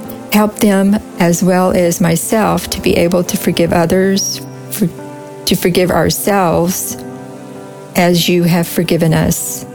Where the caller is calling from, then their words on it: North Carolina, United States; I'm from North Carolina, 10-year listener.